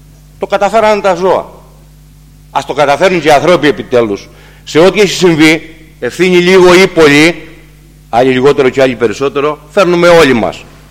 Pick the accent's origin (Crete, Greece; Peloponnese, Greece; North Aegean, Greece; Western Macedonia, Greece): Crete, Greece; Piskokefalo; στα κομμάτια από το χωριό μου που είναι το Πισκοκέφαλο και κάτω